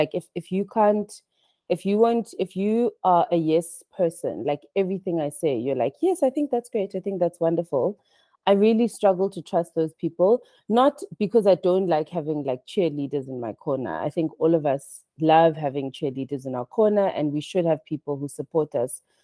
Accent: South Africa; also born or lived in Nigeria; I am a Nigerian South African, so born in Nigeria, grew up in South Africa.

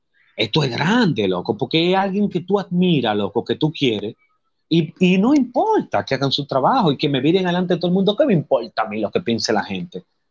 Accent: Dominican Republic; yo soy un animal y soy dominicano

